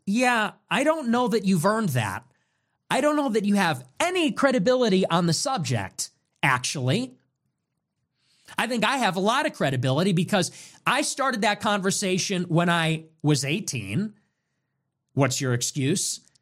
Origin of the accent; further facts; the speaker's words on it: Chicago, Illinois, United States; I know I'm from Chicago. We're not two-faced here in Chicago.